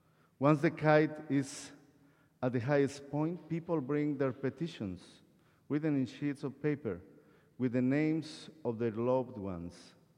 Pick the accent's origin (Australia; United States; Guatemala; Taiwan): Guatemala; English is a second language; moved away; also born or lived in Costa Rica; I was born and raised in Guatemala. This is my country. And I spent 14 years in Costa Rica, and I am a Costa Rican too.